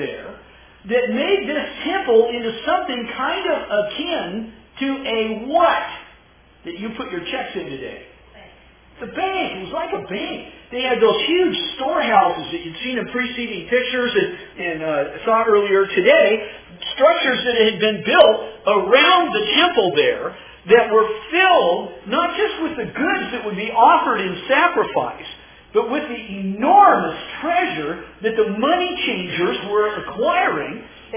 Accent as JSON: {"language": "English", "country": "United States", "said": "So clearly, you know, I'm an American, they can see that written all over me."}